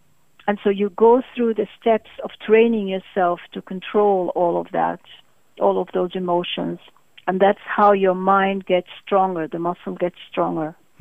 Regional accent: Baghdad, Baghdad Governorate, Iraq; because my father's from India, my mother's from Syria. I was born and brought up in Baghdad. So that's two ancient cultures that I was born

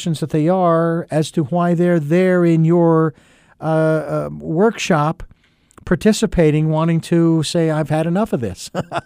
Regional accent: Phoenix, Arizona, United States; now in Santa Barbara, United States; I moved from Phoenix where I grew up with the heat.

